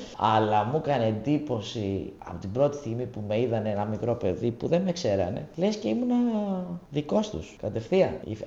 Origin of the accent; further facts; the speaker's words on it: Athens, Attica, Greece; also born or lived in Andros; Εγώ είμαι από την Άνδρο, βέβαια μεγάλωσα στην Αθήνα.